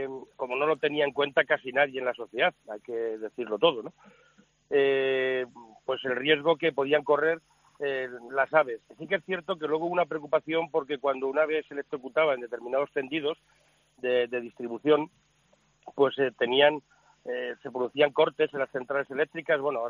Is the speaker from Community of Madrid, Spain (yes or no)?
yes; Madrid, Community of Madrid, Spain; Los españoles en Madrid somos ante todo españoles y luego madrileños.